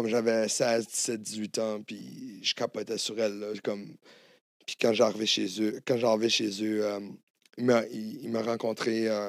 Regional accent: New Brunswick, Canada; also born or lived in Hawaii; Ouais, j'ai décollé du Nouveau-Brunswick. J'ai été assez chanceux d'avoir double citoyenneté. Fait que je suis américain et canadien.

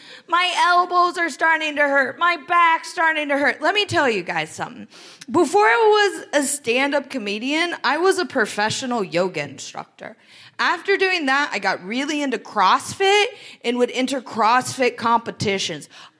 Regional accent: Greenville, Ohio, United States; now in New York City, United States; because I was told growing up in Greenville, Ohio, in order to get into a very good university, I would have to do very well in school.

